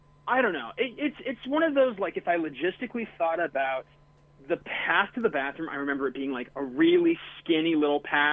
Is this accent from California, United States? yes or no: yes; California, United States; It's like a chain that's like, I'm from California.